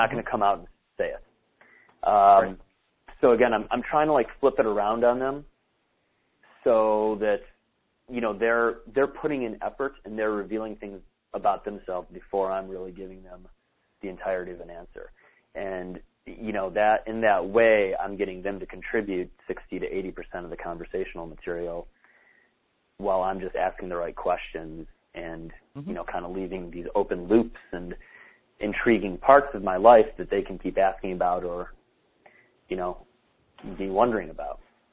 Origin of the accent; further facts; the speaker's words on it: Michigan, United States; I'll say, I'm from Michigan. She'll go, where in Michigan?